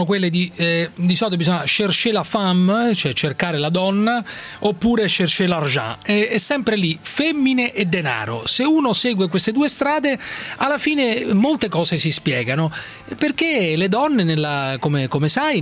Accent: Cuneo, Piedmont, Italy; Sono anche gelosa, sono di Cuneo, ma possessiva come una napoletana.

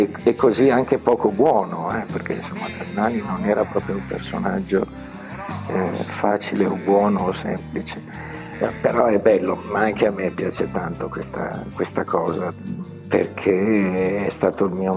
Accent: Milan, Lombardy, Italy; adesso te lo dico un po' da milanese.

